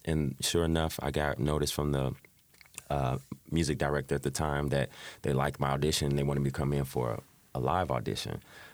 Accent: Chicago, Illinois, United States; growing up in Chicago was beautiful for me because of the culture here.

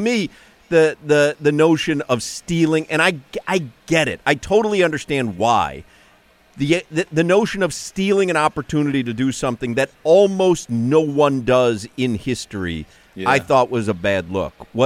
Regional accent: Chicago, Illinois, United States; And, you know, I'm from Chicago originally, so I'm partial to deep dish pizza.

